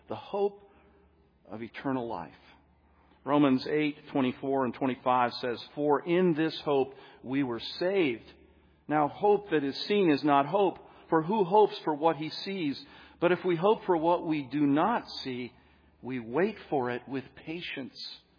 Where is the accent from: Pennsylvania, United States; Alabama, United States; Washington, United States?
Pennsylvania, United States; Camp Hill; When I was a boy growing up in Camp Hill, Pennsylvania, right outside of Harrisburg, I lived next to a river.